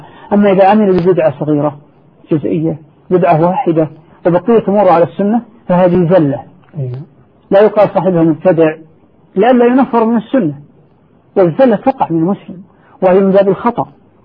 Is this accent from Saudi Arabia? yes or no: yes; Saudi Arabia; فمثلا عندنا في المملكة العربية السعودية وفي عموم جزيرة العرب